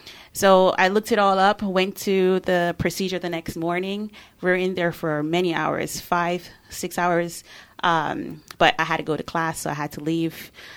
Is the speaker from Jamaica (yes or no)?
yes; Jamaica; So it all started in a little small little island in Jamaica. So growing up in Jamaica, I was always in and out of the hospital